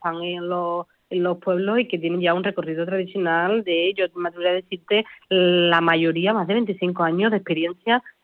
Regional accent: San Bartolomé de la Torre, Andalusia, Spain; Yo soy de San Bartolomé de la Torre, entonces yo tengo que tirar para mi pueblo.

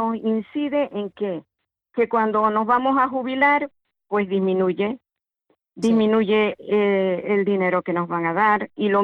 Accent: Bolivia; Inclusive en mi país, que lo consideran tercermundista, yo soy boliviana

